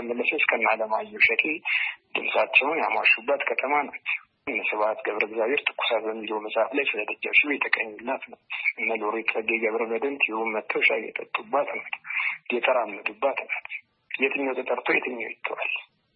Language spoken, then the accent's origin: Amharic; Addis Ababa, Ethiopia; የስራ ቦታችንም ተወልደን ያደግነው እዛ አካባቢ ነው።